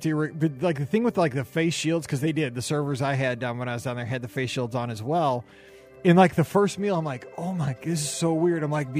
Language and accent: English; Missouri, United States; I'm from Missouri, where we don't see it a whole lot. I mean, we're playing football. We have high school sports. You know, Mallory's cheering. We're out in the country for these games.